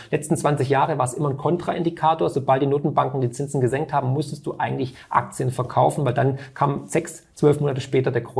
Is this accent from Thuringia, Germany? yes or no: no; Baden-Württemberg, Germany; Nee, ich bin Schwabe, Mario.